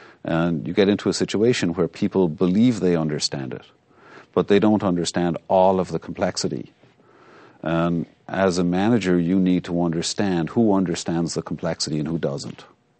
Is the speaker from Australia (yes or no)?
no; Ireland; an Irish person that was actually from fairly close to my hometown in Ireland